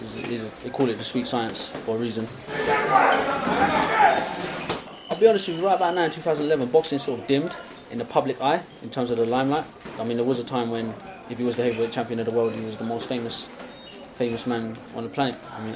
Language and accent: English; Newham, London, United Kingdom; I'm from Newham, East London.